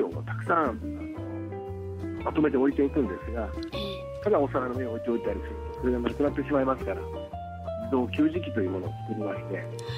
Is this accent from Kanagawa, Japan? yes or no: no; Nagoya, Aichi, Japan; もともと私は名古屋で生まれて、名古屋育ちでずっと名古屋に住んで